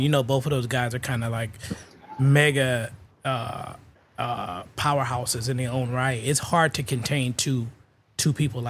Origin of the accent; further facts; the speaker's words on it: San Francisco, California, United States; So it's like the fact that I'm from Filmo, I'm not gonna get into you with that over that.